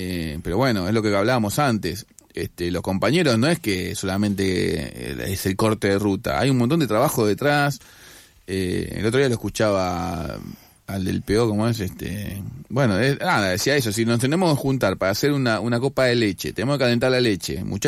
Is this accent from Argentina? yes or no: yes; Barracas, Buenos Aires Province, Argentina; me imagino que habrá estado en otro lado, yo soy de Barraca